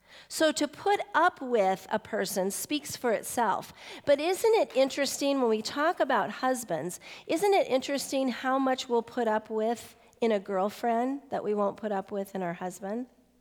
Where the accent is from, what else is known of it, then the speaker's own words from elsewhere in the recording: United States; but none of us are very patient, particularly as American women. We just aren't.